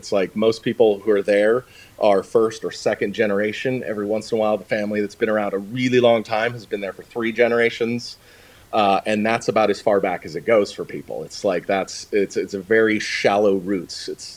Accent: Whitefish, Montana, United States; the sense of history here is a little bit different scale than what I grew up with in Whitefish, Montana.

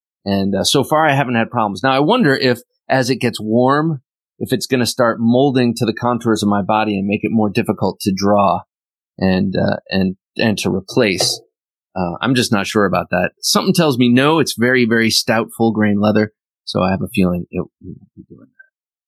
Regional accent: Ohio, United States; And as I mentioned before, I come from Ohio, the Buckeye State.

